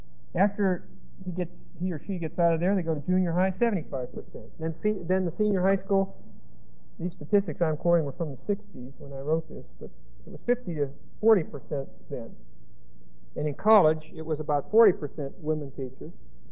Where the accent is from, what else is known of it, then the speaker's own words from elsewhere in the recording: Pennsylvania, United States; when he found out that I was from Pennsylvania and that I liked to shoot pool